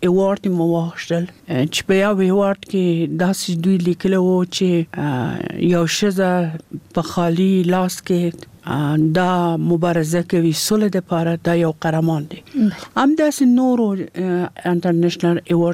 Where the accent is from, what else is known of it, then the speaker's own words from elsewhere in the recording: Kabul, Afghanistan; زه د کابل یم او په کابل ښار کې پیدا شوم او دم دلته په کابل کې ما سبق وایله ده.